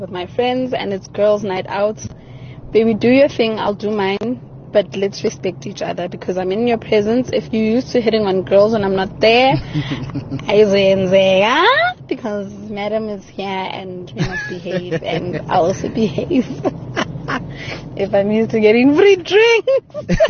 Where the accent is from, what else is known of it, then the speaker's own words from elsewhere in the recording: Pretoria, Gauteng, South Africa; Hi, Kagiso. … from Pretoria.